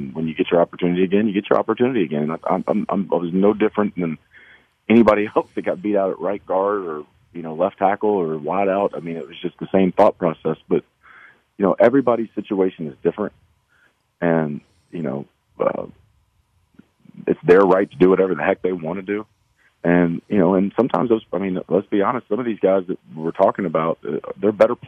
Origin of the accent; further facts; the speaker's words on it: Baton Rouge, Louisiana, United States; I mean, I grew up in Baton Rouge. I grew up an SEC guy.